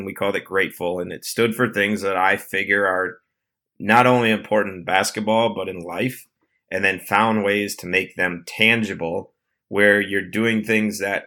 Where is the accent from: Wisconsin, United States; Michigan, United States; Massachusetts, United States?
Wisconsin, United States; also born or lived in Chicago area, United States; Grew up in the Midwest. I was born in Chicago area and lived outside Chicago for a while. And then when I was in third grade, my family decided we're going to move to a farm in Wisconsin. And so grew up on a farm